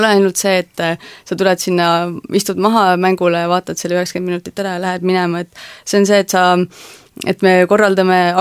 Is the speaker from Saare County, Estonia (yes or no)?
yes; Kuressaare, Saare County, Estonia; see on Kuressaare minu kodu , minu kodulinn ja see on minu kodulinna klubi